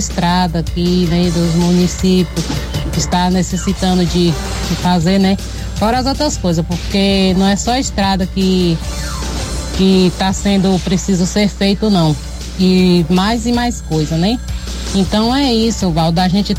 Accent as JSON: {"language": "Portuguese", "town": "Catolândia", "region": "Bahia", "country": "Brazil", "said": "aqui de Pedras Pretas … sou do município de Catolândia."}